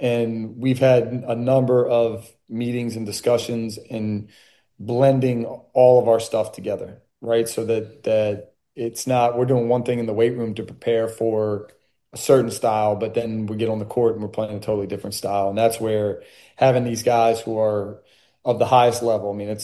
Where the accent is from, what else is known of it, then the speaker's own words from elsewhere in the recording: Philadelphia, Pennsylvania, United States; I grew up in Philadelphia, where that's part of the fabric, right?